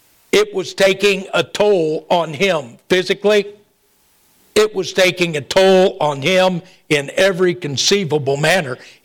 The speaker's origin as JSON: {"language": "English", "town": "Oakland", "region": "California", "country": "United States", "tie": "born there", "lives_now": "Texas, United States", "said": "dad used to always tell us I was conceived in Port Arthur, Texas, and born in Oakland, California. I was born in Oakland. It took me a while, but I got back to Texas as quick as I could."}